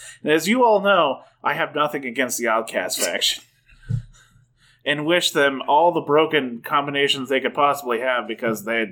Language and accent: English; Iowa, United States; Because we're all from Iowa, except for that one guy.